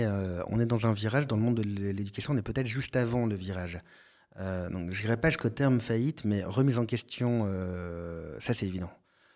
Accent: France; je suis français et fier de l'être, pro-français

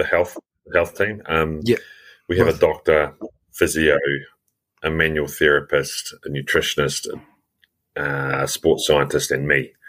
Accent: Tauranga, Bay of Plenty, New Zealand; also born or lived in Australia; From New Zealand, I live in Tauranga, and yeah, I was born and bred in New Zealand. I went overseas to study in Australia for 4 years

